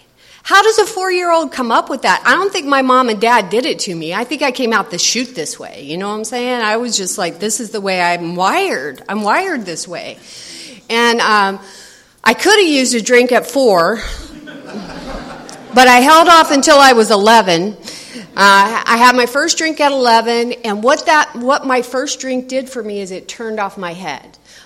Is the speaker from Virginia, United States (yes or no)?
no; Evansville, Indiana, United States; I'm originally from Evansville, by God, Indiana.